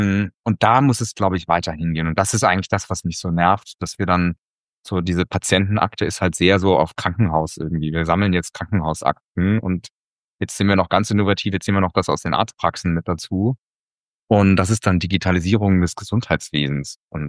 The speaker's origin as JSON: {"language": "German", "region": "Saarland", "country": "Germany", "tie": "born or raised there", "said": "Ich mochte das Saarland als Kind. Ich fand es sehr toll, da aufzuwachsen. Viel Natur, sehr deutsch-französisch. Hab auch Französisch quasi muttersprachlich sozusagen."}